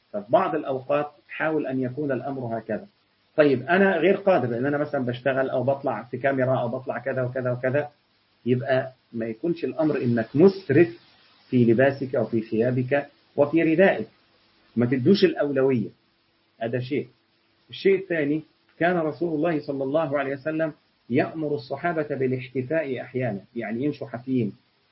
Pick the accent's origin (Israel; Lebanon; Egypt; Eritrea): Egypt; احنا عندنا في مصر في حته اسمها الساحل الشمالي